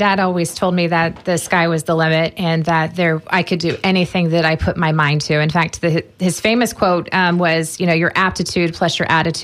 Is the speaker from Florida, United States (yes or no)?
yes; Plant City, Florida, United States; I did grow up in this area. I graduated from Plant City High School.